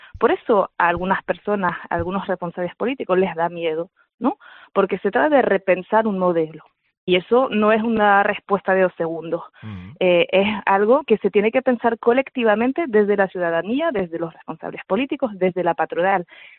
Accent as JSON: {"language": "Spanish", "country": "France", "second_language": "Spanish", "said": "Yo soy francesa. Sí. Me han enseñado el castellano, y digo castellano a sabiendas, ¿no?"}